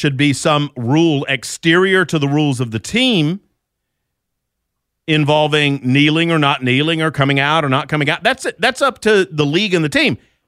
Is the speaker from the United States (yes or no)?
yes; United States; I pull for America. I'm American and I love my country.